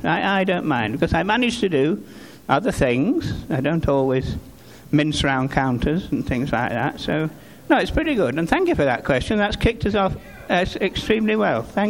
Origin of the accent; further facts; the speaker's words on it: Blackpool, North West England, United Kingdom; Well, I'm from Lancashire, actually. I'm from a little fishing village on the northwest coast of England called Blackpool.